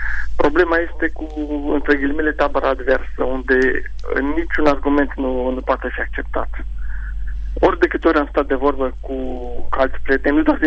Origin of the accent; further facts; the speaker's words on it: Târgu Mureș, Mureș County, Romania; moved away as an adult; now in France; Da, am plecat în 2001 din Târgu Mureș și, cum spune slavă Domnului, am reușit să-mi fac un drum în afara țării.